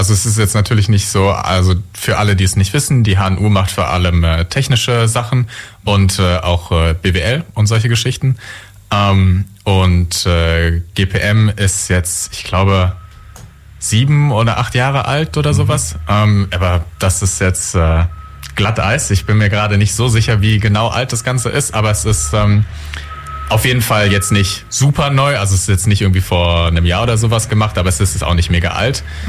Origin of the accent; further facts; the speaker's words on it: Zwickau, Saxony, Germany; hallo. Ich komme tatsächlich aus Sachsen, und zwar genauer gesagt aus Zwickau, falls das jemand kennt.